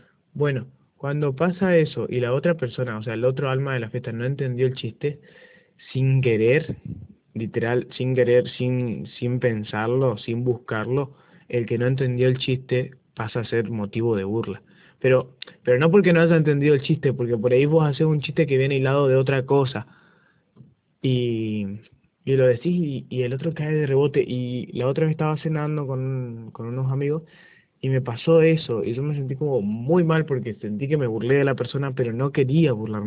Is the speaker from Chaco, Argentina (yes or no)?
yes; Chaco, Argentina; Yo soy chaqueño, que digo los chaqueños.